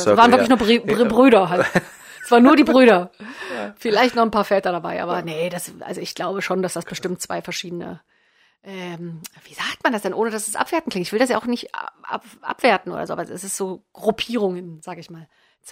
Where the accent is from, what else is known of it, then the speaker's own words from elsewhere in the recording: Magdeburg, Saxony-Anhalt, Germany; Bei uns in Magdeburg war das immer, das war mal ein riesen fest in Anführungsstrichen